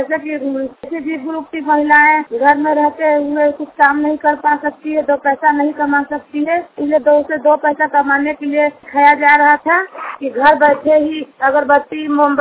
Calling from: Jharkhand, India; रांची झारखंड से नेवरी बस्ती से बोल रही हूँ, कांके ब्लॉक से।

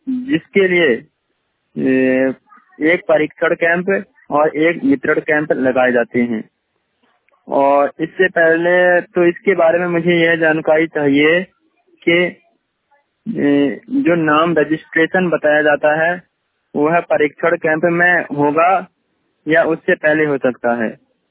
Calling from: Rudrapur, Uttarakhand, India; तो ये हमारा जिला कार्यालय रुद्रपुर

